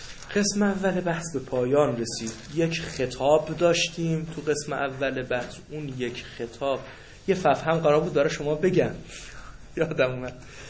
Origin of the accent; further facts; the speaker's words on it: Khuzestan, Iran; تو فضایی که ما بزرگ شدیم تو خوزستان و فضای بچه های جبهه جنگ